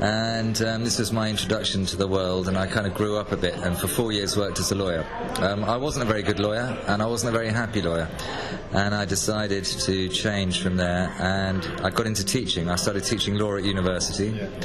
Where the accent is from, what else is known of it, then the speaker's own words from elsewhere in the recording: London, United Kingdom; Well, I consider myself British, Irish British, if you like. I was born and raised in London